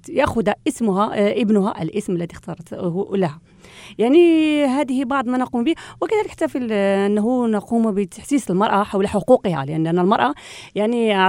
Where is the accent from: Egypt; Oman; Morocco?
Morocco; first language Amazigh; Arabic is a second language; يعني في المغرب عندنا الآن لغتنا الأمازيغية هي لغة رسمية إلى جانب اللغة العربية، ولكن هناك تحدي عندنا في المغرب.